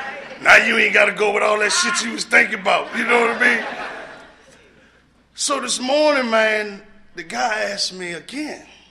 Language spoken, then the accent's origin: English; Savannah, Georgia, United States; born there; I was born in Savannah, Georgia. I am a Bama. Good looking Bama today. You understand? So I was born in Savannah, Georgia. I ended up in D.C. getting clean.